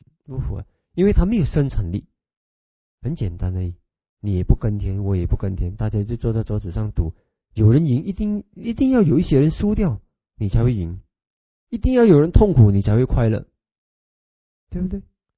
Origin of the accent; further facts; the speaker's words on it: Singapore; 然后我们新加坡人呢就赚大钱